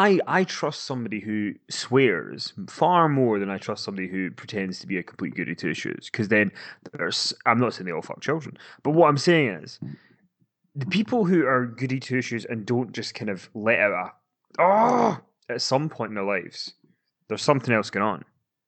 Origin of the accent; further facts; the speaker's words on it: Scotland, United Kingdom; I am a Scotsman who enjoys long walks in the park